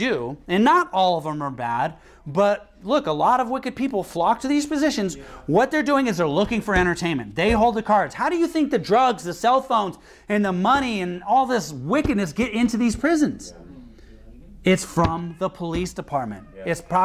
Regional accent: Washington, United States; I'm not from any kind of a hood. Okay. I grew up in Washington State, you know, and in just a normal house, you know, just a white guy.

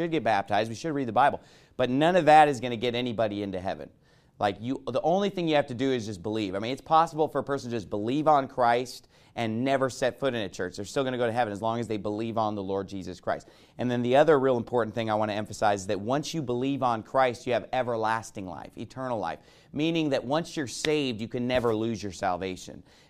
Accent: United States; for standing up for my Fourth Amendment rights as an American.

